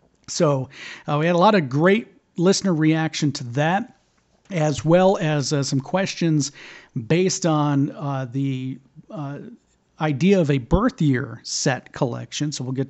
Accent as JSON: {"language": "English", "town": "Tampa", "region": "Florida", "country": "United States", "tie": "born or raised there", "said": "the upcoming card show here in my hometown of Tampa, Florida"}